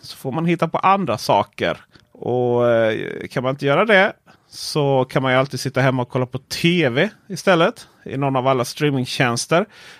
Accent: Blekinge, Sweden; mitt ute i skogen i Blekinge där jag kommer från

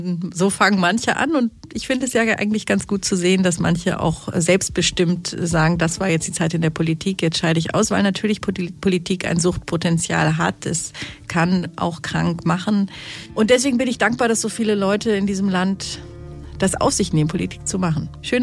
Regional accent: Hamburg, Germany; in der ich auch noch in meiner Heimat Hamburg gewohnt habe, auch noch zu Hause bei meinen Eltern, nämlich 1996.

